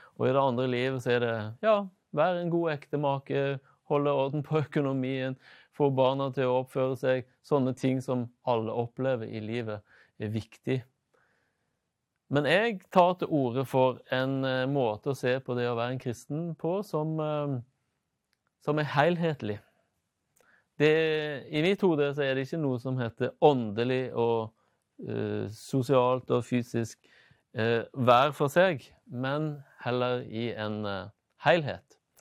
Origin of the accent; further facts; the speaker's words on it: Stavanger, Rogaland, Norway; born there; Jeg er født i Stavanger